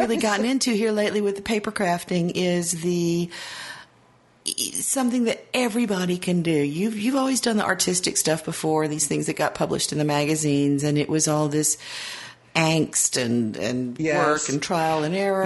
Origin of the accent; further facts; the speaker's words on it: Tennessee, United States; now in Las Vegas, United States; We're both from East Tennessee, and now I moved to Las Vegas, and it's a whole nother world, let me tell you.